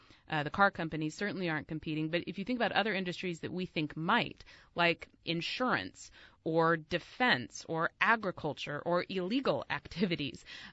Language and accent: English; California, United States; also high in my home state of California